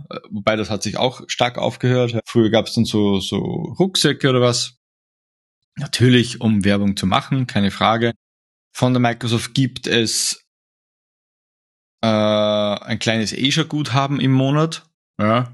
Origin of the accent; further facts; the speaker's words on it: Austria; bei uns in Österreich sagen wir, ich glaube, das ist nicht nur in Österreich